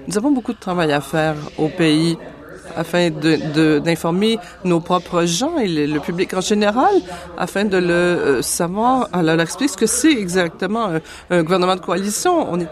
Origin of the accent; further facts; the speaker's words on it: British Columbia, Canada; born there; now in Red Deer, Canada; Moi, je suis née en Colombie-Britannique.